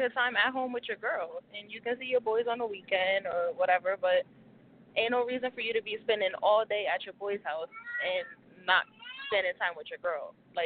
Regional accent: Atlantic City, New Jersey, United States; I'm from Atlantic City.

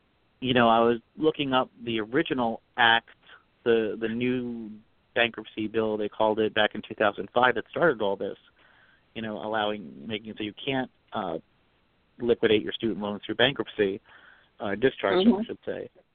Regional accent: Maryland, United States; There's a number of ballot access challenges out there, including in my home state of Maryland.

